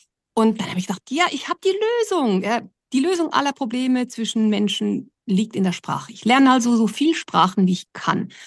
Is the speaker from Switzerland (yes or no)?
yes; Basel, Basel-Stadt, Switzerland; born there; Ja, also geboren bin ich in Basel in der Schweiz als Tochter einer Kolumbianerin und eines Schweizers.